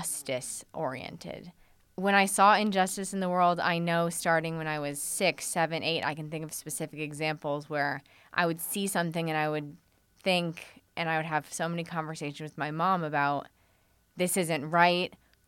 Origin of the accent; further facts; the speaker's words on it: Toledo, Ohio, United States; Yeah, I was born in Toledo. I still live in Toledo. Born and raised.